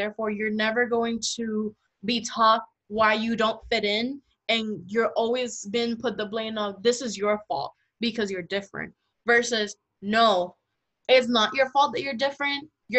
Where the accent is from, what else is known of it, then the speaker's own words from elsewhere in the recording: Puerto Rico; now in United States; I grew up in Puerto Rico, I took my Puerto Rico history